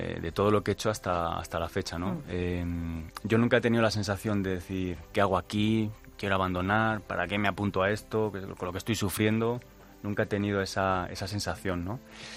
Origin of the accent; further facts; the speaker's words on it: Spain; soy el creo que soy el único español que va a la prueba.